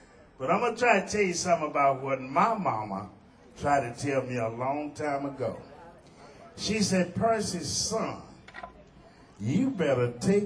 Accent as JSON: {"language": "English", "region": "Alabama", "country": "United States", "tie": "born or raised there", "said": "there's nothing like whatever I'm singing in my home state of Alabama"}